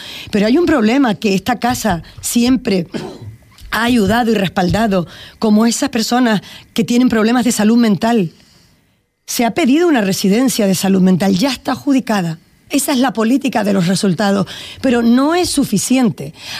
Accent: Canary Islands, Spain; somos canarios, majoreros

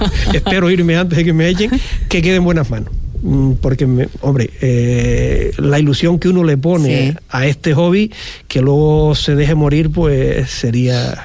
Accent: Puerto del Rosario, Canary Islands, Spain; que nací y me crié en Puerto del Rosario, siempre he estado vinculado desde la niñez al tema de la agricultura.

